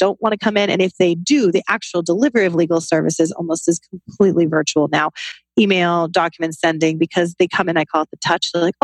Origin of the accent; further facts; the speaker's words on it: Utah, United States; moved away as an adult; now in Boston, United States; I came here for school. I married a boy from Texas, so we've decided, even though I'm from Utah and he's from Texas, we both really like Boston